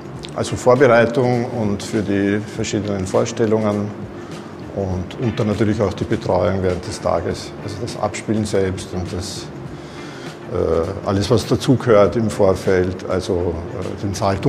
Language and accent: German; Vienna, Austria; Ich komme aus Wien, Österreich. Hört man vielleicht an meinem Akzent.